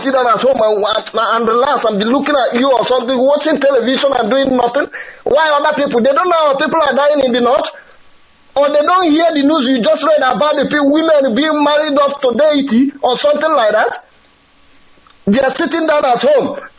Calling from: Vienna, Austria; I'm calling from Vienna, Austria.

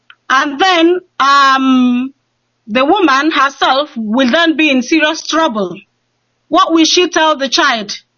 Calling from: Cork, Munster, Ireland; I'm calling from Cork.

